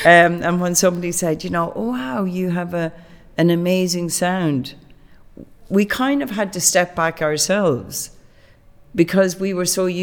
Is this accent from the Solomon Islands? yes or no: no; Ireland; English is a second language; because there was only down the west coast of Ireland, little pockets of it.